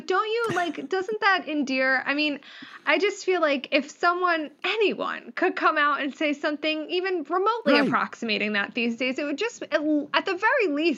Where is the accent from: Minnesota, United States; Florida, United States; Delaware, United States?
Delaware, United States; Oh, I'm originally from Delaware, so I know, very well who Christine O'Donnell is.